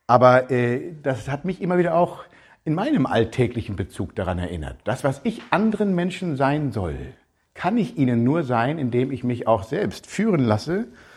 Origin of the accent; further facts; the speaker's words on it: Germany; Ich bin ja Pastor und ich bin Deutscher.